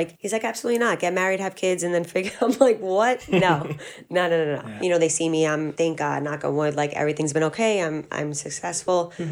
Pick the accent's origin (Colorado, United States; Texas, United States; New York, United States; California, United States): New York, United States; Bayside; No, I'm originally from Bayside, Queens. I grew up in Bayside, yeah.